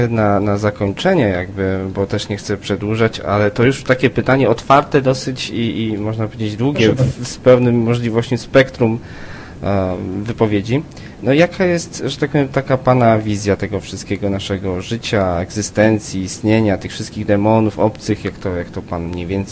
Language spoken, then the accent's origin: Polish; Lower Silesian Voivodeship, Poland; Jestem sam też spod Wrocławia akurat.